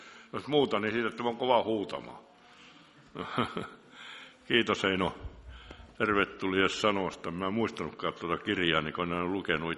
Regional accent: Kemi, Lapland, Finland; Minä olen Kemistä ja kehtaan sanoa.

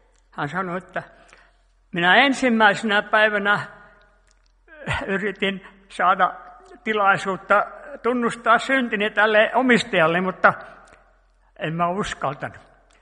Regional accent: Sweden; Kun mä olin pikkupoikana siellä Ruotsissa ja me kerättiin joulukuusia niin kuin keväällä sitten niin kuin Ruotsissa siellä, missä mä olin silloin

